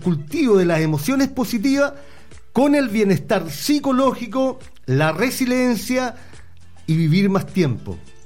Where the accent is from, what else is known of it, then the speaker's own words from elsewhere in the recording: Peña Blanca, Valparaíso, Chile; Pongo primero Peña Blanca porque yo soy de Peña Blanca, así que nací, me crié acá